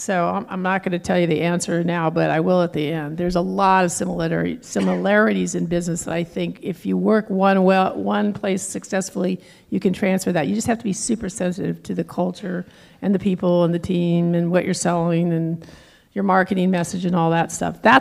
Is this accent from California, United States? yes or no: yes; Berkeley, California, United States; born there; So I was born in Berkeley. I mean, I've been an environmentalist since I was born.